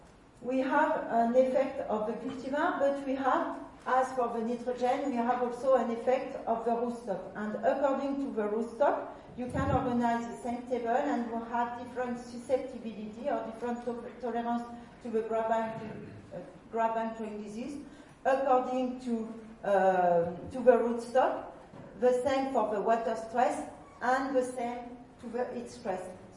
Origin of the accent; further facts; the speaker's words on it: Grand Est, France; English is a second language; because I come from Champagne area.